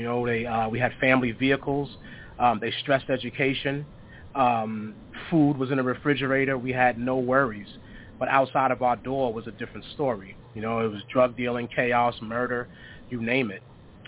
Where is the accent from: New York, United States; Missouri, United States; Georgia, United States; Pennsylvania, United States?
New York, United States; Brooklyn; now in New Hampshire, United States; So I'm from Brooklyn, New York, originally. I've been up in New Hampshire for the last, I want to say a total now, maybe 15, 20 years.